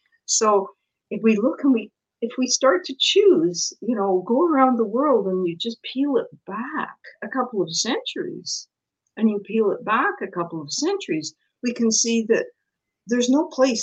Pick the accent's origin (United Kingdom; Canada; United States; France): United Kingdom; because I'm British